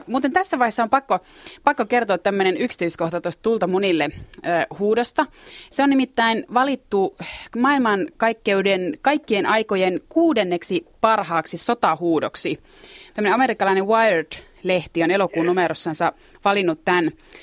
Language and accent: Finnish; Suomussalmi, Kainuu, Finland; No niin, minäkin olen Kainuusta, Suomussalmelta.